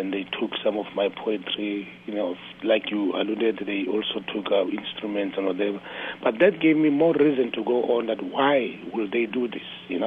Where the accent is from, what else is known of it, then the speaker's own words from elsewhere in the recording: Mamelodi, Gauteng, South Africa; So, yeah, South Africa is my country. Pretoria is my home, and Mamelodi is my family. So I grew up in Mamelodi